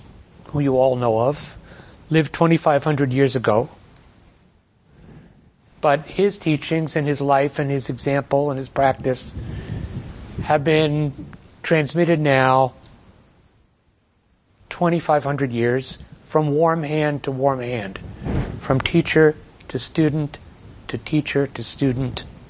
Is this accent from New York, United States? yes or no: yes; Great Neck, New York, United States; also as a teenager, I saw Dr. King and his associate, Ralph Abernathy, at a synagogue in Great Neck, my hometown.